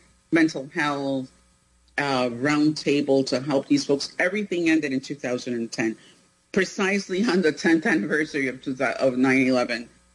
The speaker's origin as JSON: {"language": "English", "country": "Venezuela", "said": "as an immigrant myself, I'm from Venezuela"}